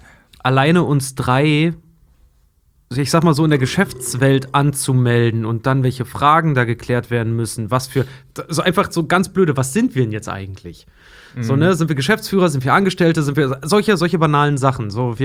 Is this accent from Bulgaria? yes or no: no; Netherlands; Ich bin Holländer.